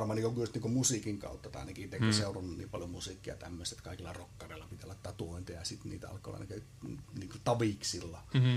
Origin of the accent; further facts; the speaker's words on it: Imatra, South Karelia, Finland; minä muistan silloin aikanaan pikkupoikana Imatralla ennen sotia